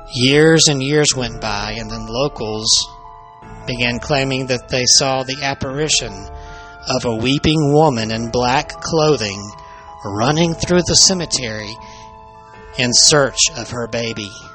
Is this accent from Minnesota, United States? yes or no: no; Alabama, United States; This is a story which took place here in my home state of Alabama, down in the southern part of the state, I've been told.